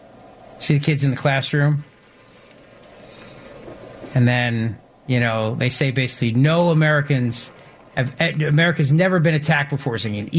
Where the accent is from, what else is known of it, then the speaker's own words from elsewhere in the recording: United Kingdom; It's actually not true because I'm British again, but until now.